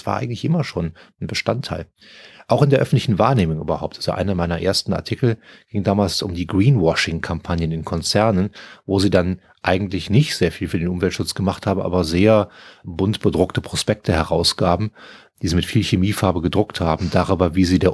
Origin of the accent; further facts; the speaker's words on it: Cologne, North Rhine-Westphalia, Germany; meiner Heimatstadt Köln